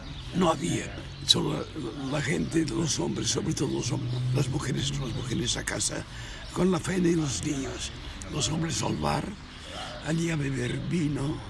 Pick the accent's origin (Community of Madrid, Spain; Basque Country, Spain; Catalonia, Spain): Catalonia, Spain; Mollet; Yo nací en Mollet y mis padres tenían una casa en Mollet.